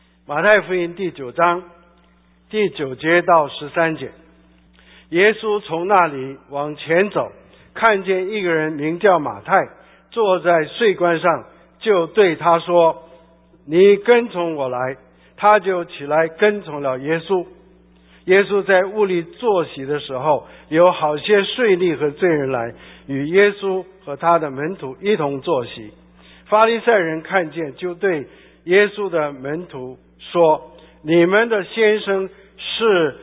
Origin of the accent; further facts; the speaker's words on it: China; 那我们中国人说，民以食为天啊